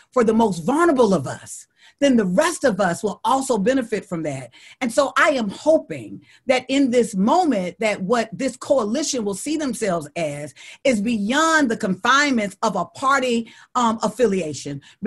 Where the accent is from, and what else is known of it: Deep South, United States